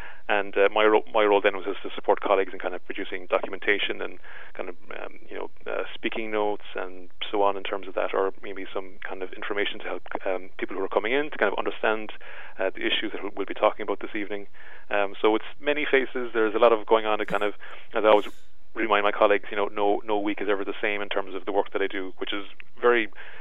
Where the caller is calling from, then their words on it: Cork, Munster, Ireland; So like today now I'm calling from Cork